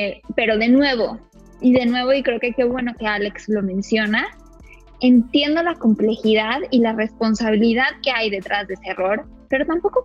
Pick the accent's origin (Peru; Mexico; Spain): Mexico; pero pues también nosotros mismos como mexicanos, ¿qué ejemplo estamos dando, no?